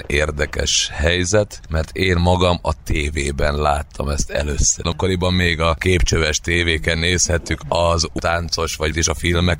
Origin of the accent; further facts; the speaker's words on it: Zalaegerszeg, Zala, Hungary; mert én zalaegerszegi vagyok